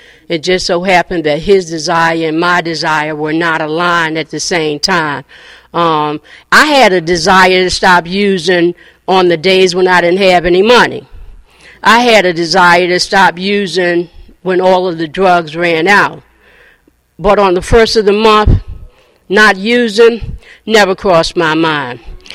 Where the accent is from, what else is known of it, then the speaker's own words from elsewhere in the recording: Virginia, United States; also born or lived in Boston; I woke up when I was eight in Boston, and my mother was dead. And I moved from Boston to rural Virginia.